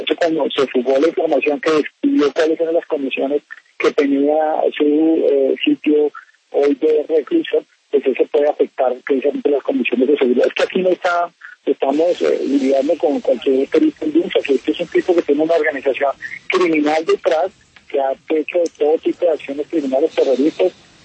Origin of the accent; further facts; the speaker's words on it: Colombia; Como colombianos, como fuerza pública, nadie más interesado en que se conozca la verdad, pero toda la verdad.